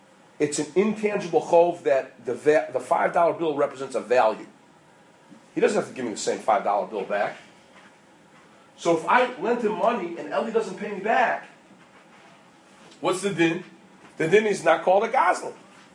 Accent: Peoria, Illinois, United States; I remember when I told Rav Shevchenko once where I was from, he said, oh, that's where they found the Kisvei Raga Chavar in Peoria, Illinois, in the middle of America.

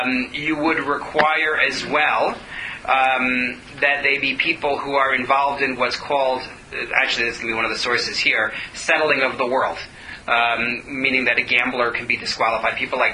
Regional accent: United States; I was floored because I'm an American. And as an American, it's like, well, it's my money

